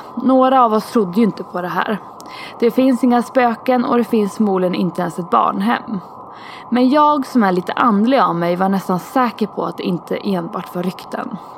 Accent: Gotland, Sweden; Jag är uppvuxen och bor på Gotland.

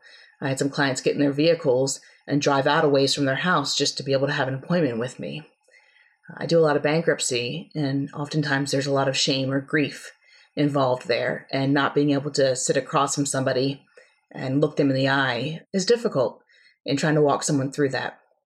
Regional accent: Richmond, Virginia, United States; I'm from Richmond, Virginia.

